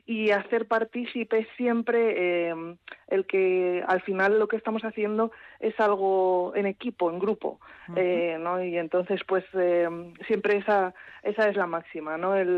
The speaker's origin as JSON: {"language": "Spanish", "town": "Madrid", "region": "Community of Madrid", "country": "Spain", "tie": "born or raised there", "also_born_or_lived": "Tolosa", "said": "Es verdad que soy criada en Madrid, pero nací en Tolosa."}